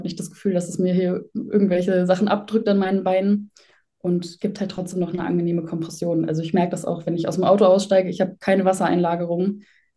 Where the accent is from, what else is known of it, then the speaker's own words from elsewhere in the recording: Munich, Bavaria, Germany; Ich komme aus München, bin 22.